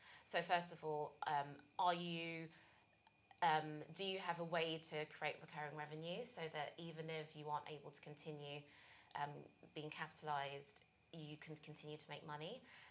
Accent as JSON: {"language": "English", "country": "United Kingdom", "tie": "born or raised there", "said": "my background is I'm Nigerian, but as my accent gives away, I was born and bred in the UK."}